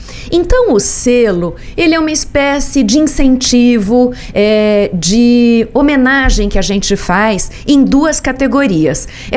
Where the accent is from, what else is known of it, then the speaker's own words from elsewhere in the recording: South Region, Brazil; como brasileiros que somos e como sulistas que somos desse país